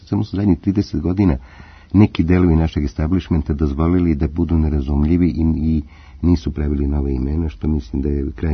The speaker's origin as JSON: {"language": "Serbian", "region": "Belgrade", "country": "Serbia", "tie": "born or raised there", "said": "ja sam Rus koji je odrastao u Beogradu ili sam Srbin ruskog porekla"}